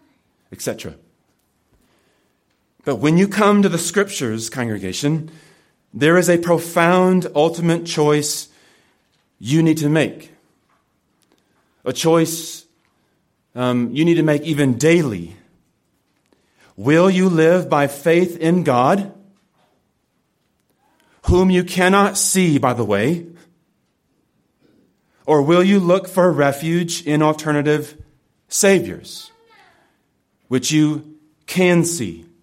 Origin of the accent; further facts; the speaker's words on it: California, United States; Yes, I'm from California. We put the definite article before the highways.